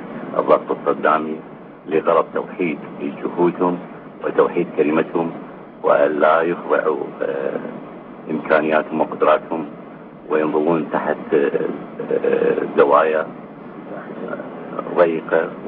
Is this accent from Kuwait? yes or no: no; Iraq; ابن العراق